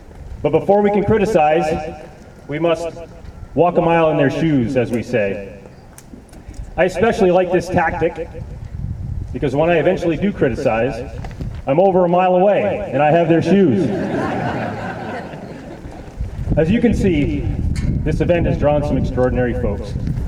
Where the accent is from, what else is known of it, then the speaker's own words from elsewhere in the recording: Elmore, Vermont, United States; I'm from Elmore, Vermont